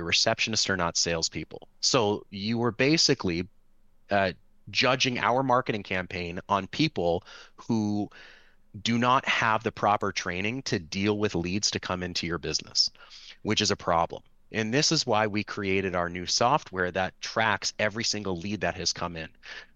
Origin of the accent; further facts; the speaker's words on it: Toronto, Ontario, Canada; And so I'm actually from Toronto.